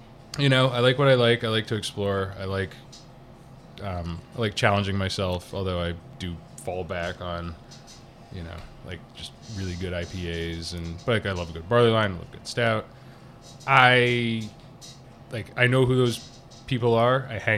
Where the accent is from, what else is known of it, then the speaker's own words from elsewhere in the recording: Long Island, New York, United States; the realities of being a young person growing up on Long Island, going to school, you know, in a place like Wisconsin